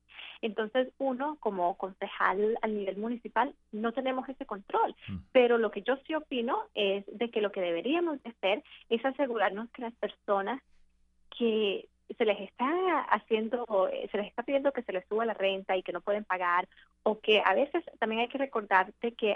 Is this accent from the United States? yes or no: yes; Chelsea, Massachusetts, United States; Yo me crié en Chelsea. Yo nací en Cambridge, pero allí me crié.